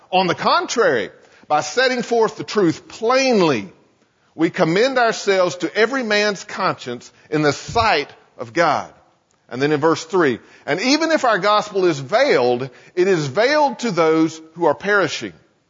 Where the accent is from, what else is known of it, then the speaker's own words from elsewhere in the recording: Dana, North Carolina, United States; I grew up in Dana, North Carolina, and going down Upward Road between where I lived and where I went to high school, and it was only about 3.5 miles, there were 11 churches on Upward Road.